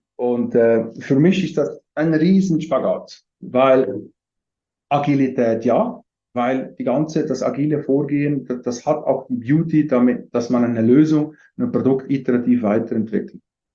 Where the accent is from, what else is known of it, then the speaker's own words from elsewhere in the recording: Valais, Switzerland; Aufgewachsen bin ich in Wallis, Südschweiz, in den Bergen.